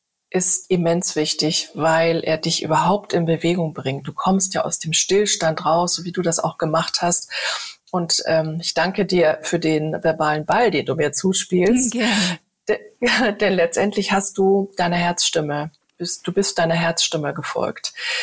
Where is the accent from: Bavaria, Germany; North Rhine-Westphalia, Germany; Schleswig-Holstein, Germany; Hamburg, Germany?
Hamburg, Germany; moved away as an adult; meiner Heimatstadt Hamburg Goodbye gesagt habe, ganz bewusst, um hier oben an die Ostsee zu gehen